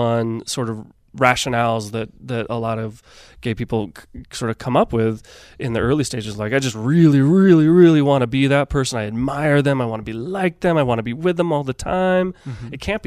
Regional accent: Chico, California, United States; No, I grew up in California.

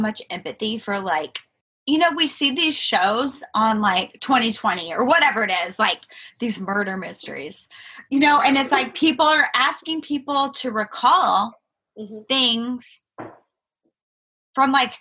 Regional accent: New Mexico, United States; now in Waco, United States; Well, I grew up in New Mexico and I moved to Texas, and it was a very big culture shock to me.

